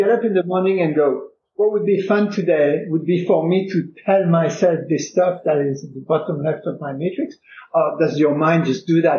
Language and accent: English; France; now in Canada; I come from France, I'm now in Canada, I have dear friends and family in France